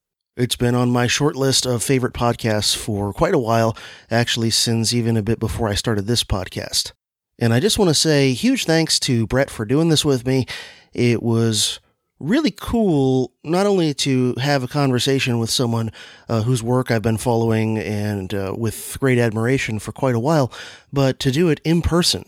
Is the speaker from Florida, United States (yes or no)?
yes; Florida, United States; In South Florida, in the Miami-Fort Lauderdale area.